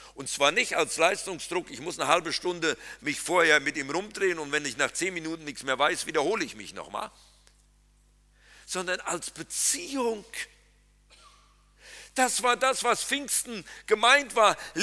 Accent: Berlin, Germany; Und als echter Berliner werde ich natürlich sagen, das war Mist

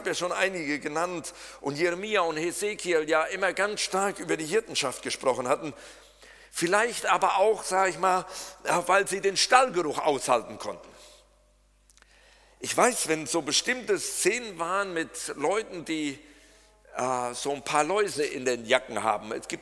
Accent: Eichen, Germany; born there; Ich bin in Eichen geboren. Wer von euch kennt Eichen?

